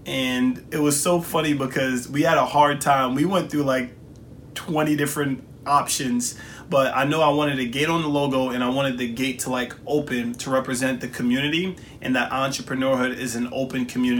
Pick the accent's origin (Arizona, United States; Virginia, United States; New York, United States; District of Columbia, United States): New York, United States; New York City; I'm from New York City, Southside, Jamaica, Queens.